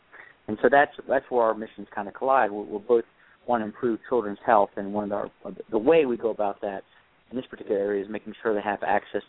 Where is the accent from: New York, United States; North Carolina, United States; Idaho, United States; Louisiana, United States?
North Carolina, United States; And I'm from North Carolina